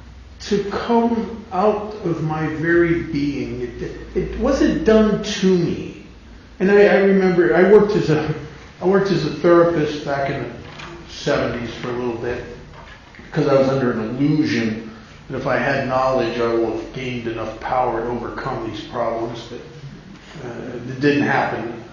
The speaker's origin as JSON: {"language": "English", "region": "Pennsylvania", "country": "United States", "tie": "born or raised there", "said": "Now, I grew up in Pennsylvania, there were these farmer's markets outside of town"}